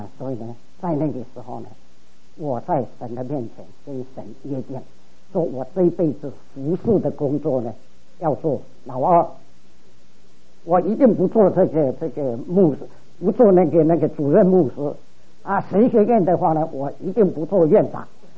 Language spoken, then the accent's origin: Chinese; Taiwan; 结果呢，我们台湾人叫做死马当活马当死马医啊